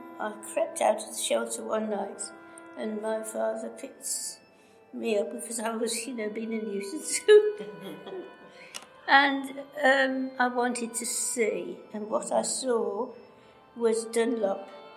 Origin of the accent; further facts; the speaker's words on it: Exhall, West Midlands, United Kingdom; born there; we were right on the edge of Coventry.